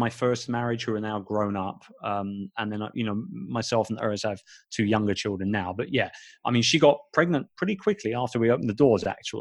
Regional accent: London, United Kingdom; my own city, my hometown of London.

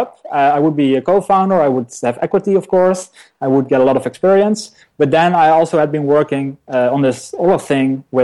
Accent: Netherlands; I'm from the Netherlands.

